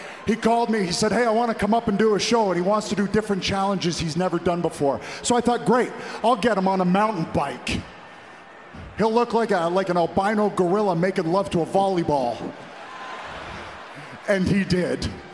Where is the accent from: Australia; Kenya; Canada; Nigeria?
Canada; Toronto, Ontario; Next week, my hometown Toronto, 25 years here in this company, two grizzled vets, been everywhere, done everything